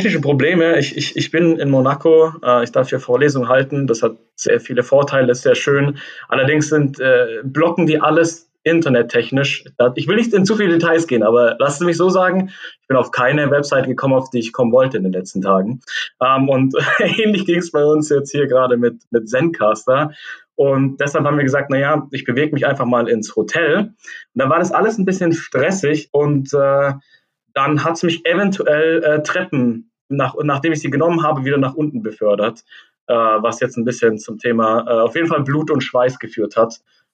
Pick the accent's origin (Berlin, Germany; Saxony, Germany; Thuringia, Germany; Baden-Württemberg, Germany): Baden-Württemberg, Germany; Ravensburg; born there; Ich meine, ich bin geboren in Ravensburg. Ich bin mit Ravensburger aufgewachsen.